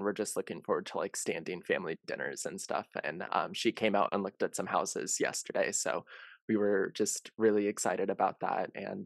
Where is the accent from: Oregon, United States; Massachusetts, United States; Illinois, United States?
Oregon, United States; Hood River; now in Eugene, United States; my mom, who currently lives in Hood River, my hometown, is moving out to Eugene in the next couple of months with my brother. So I am going to have my whole family out here living in Eugene.